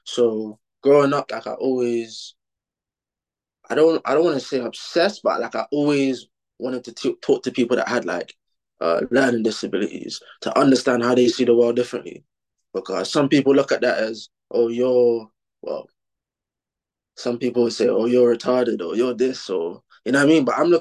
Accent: London, United Kingdom; I'm from Northwest London. I'm 19 years old.

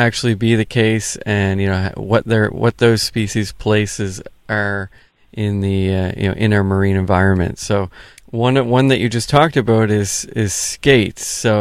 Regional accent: Nova Scotia, Canada; growing up in Nova Scotia, fishing around the shorelines, or out in boats

